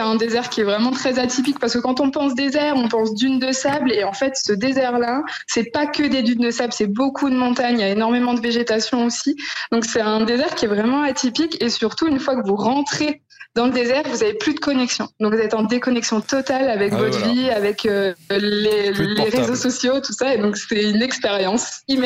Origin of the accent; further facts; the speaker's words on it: Pays de la Loire, France; moved away as an adult; now in Jordan; Alors moi, je suis originaire de Vendée.